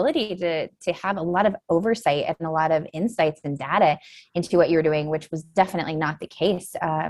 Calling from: Denver, Colorado, United States; Just outside of Denver, Colorado, where it is currently snowing.

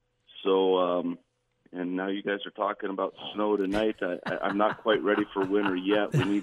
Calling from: Missoula, Montana, United States; Yeah, I'm calling in from Missoula this morning.

